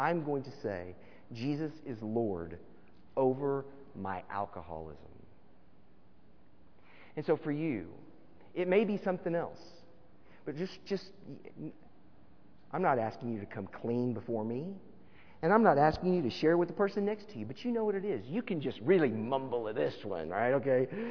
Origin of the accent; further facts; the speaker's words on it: Florida, United States; and I grew up in Florida, so we definitely don't have it. It's sandy down there.